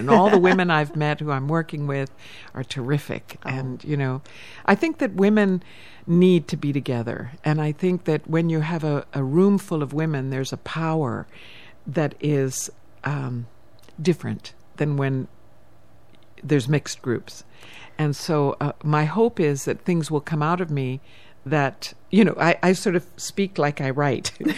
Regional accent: South Africa; I'm from South Africa.

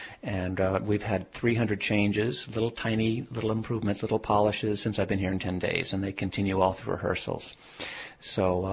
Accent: New Jersey, United States; I grew up in New Jersey.

